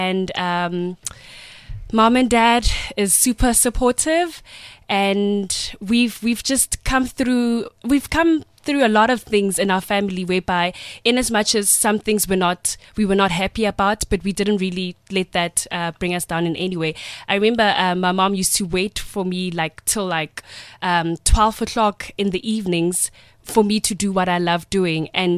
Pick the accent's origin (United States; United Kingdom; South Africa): South Africa; Kagiso, Gauteng; So I grew up in Kagiso, the west rand of Johannesburg. And from that point, when I did my high school, matriculated in 2008.